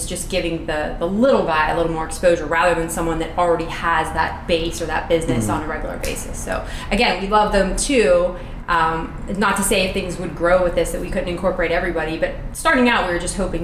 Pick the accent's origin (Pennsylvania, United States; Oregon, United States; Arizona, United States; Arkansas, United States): Pennsylvania, United States; Pittsburgh; because I grew up in Pittsburgh. I'm born and raised here. I moved away over the years and came back, always came back.